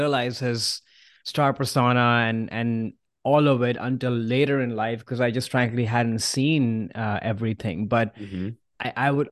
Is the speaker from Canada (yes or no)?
no; India; now in United States; growing up in India, so far away from here